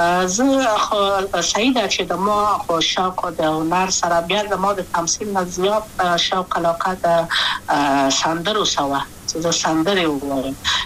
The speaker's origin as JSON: {"language": "Pashto", "region": "Kabul", "country": "Afghanistan", "tie": "born or raised there", "also_born_or_lived": "Wardak Province", "said": "زه خو اصلا د وردګو ولایت یم، د پلار مې د وردګو ولایت ته خلګنسس کېدلې، د کابل په تخت پل سیمه کې یم او لویا شویم کابل که یم."}